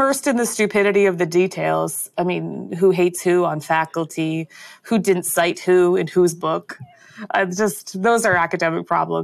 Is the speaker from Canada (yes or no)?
yes; Canada; The truth is, as a Canadian, I thought he was a real person.